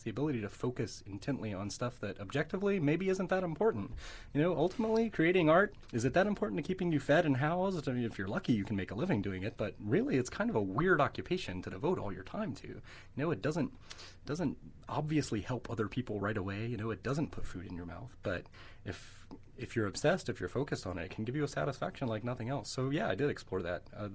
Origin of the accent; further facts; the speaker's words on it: United States; being American and having grown up watching John Wayne movies at my granddaddy's house on weekends